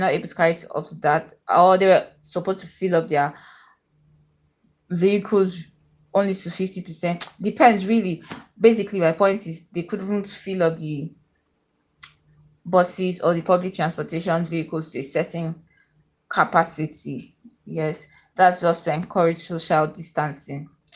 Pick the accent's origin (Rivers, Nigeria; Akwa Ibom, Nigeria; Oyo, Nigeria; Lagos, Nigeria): Akwa Ibom, Nigeria; I'm from Akwa Ibom State in Nigeria, and I'm a real estate analyst.